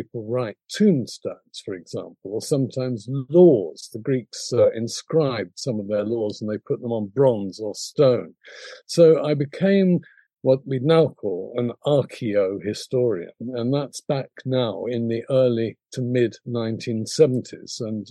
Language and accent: English; London, United Kingdom; born there; I'm from an upper middle class English family. I was born in London, City of London.